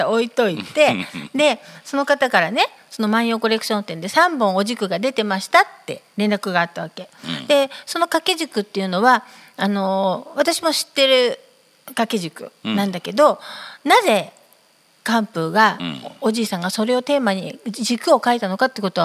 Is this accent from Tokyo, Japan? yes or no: no; Kanagawa, Japan; 私ほら神奈川県出身だから